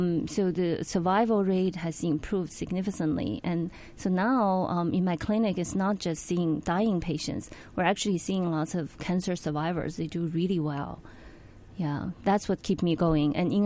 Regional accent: China; Well, basically, I grew up in China

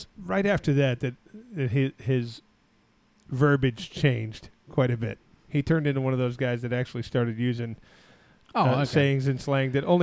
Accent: Arizona, United States; But it was so funny because growing up in Arizona, very, very small black community.

